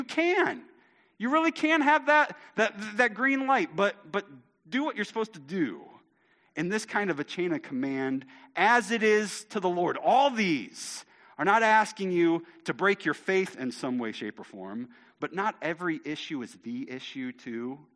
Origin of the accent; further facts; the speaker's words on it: United States; I'm American. Like, we got protests pumping through our blood, right?